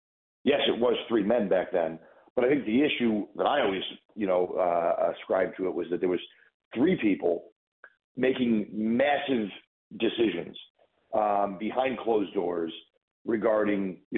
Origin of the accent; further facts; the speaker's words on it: North Tonawanda, New York, United States; I grew up here in Western New York, from North Tonawanda.